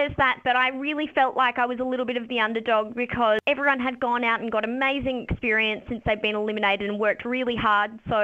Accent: Broome, Western Australia, Australia; I'm from Broome and I work for the council there

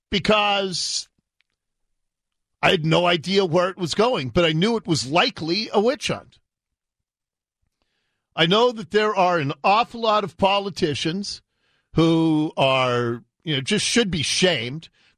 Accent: United States; As an American, I'm incredibly happy.

